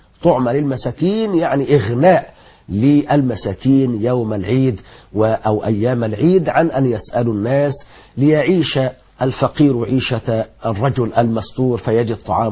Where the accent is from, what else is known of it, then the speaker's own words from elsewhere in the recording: Egypt; لكن نحن نركز على الأصناف المتداولة التي تمثل أشهر أطعمتنا هنا في مصر، وهي الرز والمكرونة غالبا، والعدس والفول والفاصوليا